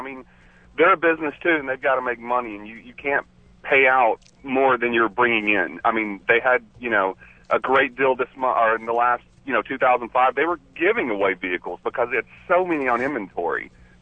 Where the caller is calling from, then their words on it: West Palm Beach, Florida, United States; I'm calling from West Palm Beach.